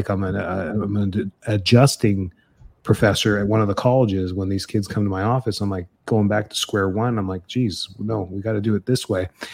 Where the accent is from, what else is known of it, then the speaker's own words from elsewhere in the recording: Canada; You know my story. I'm from Canada and now I'm here.